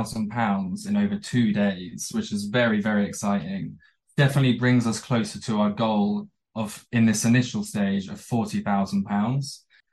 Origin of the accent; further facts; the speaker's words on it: South East England, United Kingdom; my passion for filmmaking actually began growing up in Buckinghamshire.